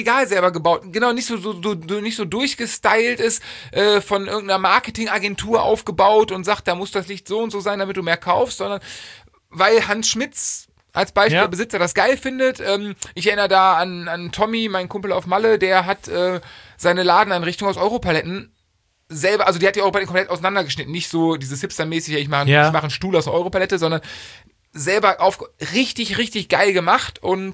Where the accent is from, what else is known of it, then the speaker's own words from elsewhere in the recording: Cologne, North Rhine-Westphalia, Germany; born there; Als ich bin gebürtiger Kölner, ne?